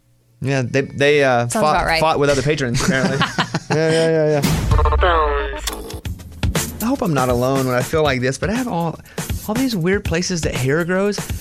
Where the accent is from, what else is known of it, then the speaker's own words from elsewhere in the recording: Arkansas, United States; Because I grew up in Arkansas and he was in Arkansas and he was the king of country.